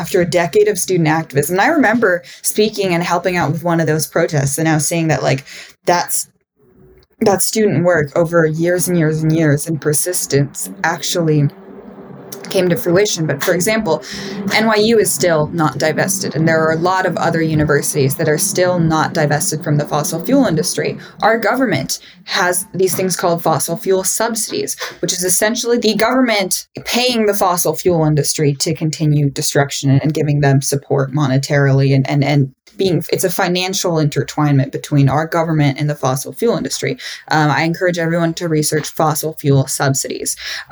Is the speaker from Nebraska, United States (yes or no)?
no; Seattle, Washington, United States; And I'm from Seattle.